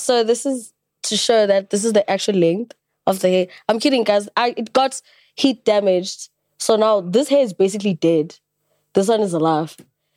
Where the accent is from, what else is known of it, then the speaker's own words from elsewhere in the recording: Secunda, Mpumalanga, South Africa; Yes, I am from Secunda. I was born and raised in Mpumalanga.